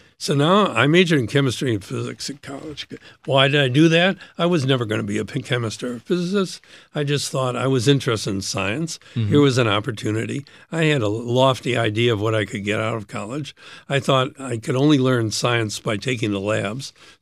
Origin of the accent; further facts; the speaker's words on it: Chicago, Illinois, United States; I was born in Chicago to a middle-class family. My father was a doctor. We lived on the North Side. I went to public schools.